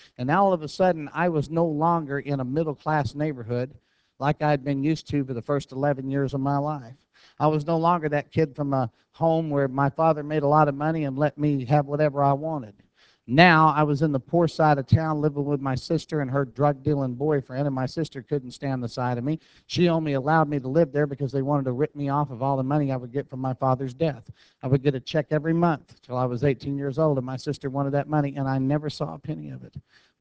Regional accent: Oklahoma, United States; I grew up in Oklahoma, and in Oklahoma, there was, I grew up at a time where there was all kinds of racial turmoil.

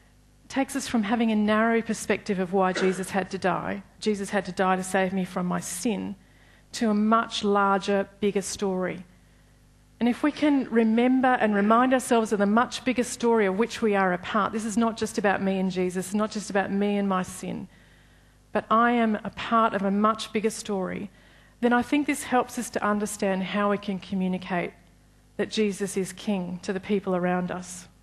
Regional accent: Australia; And thinking about who we are as Australian people, and I think that the concept of a king is offensive to us.

